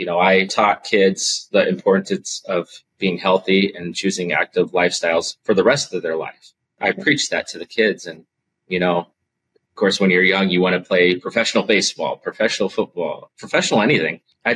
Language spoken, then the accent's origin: English; Federal Way, Washington, United States; at places in near Seattle where I grew up in Federal Way, places like Big Five and Olympic Sports and G.I. Joe's was a big one at the time.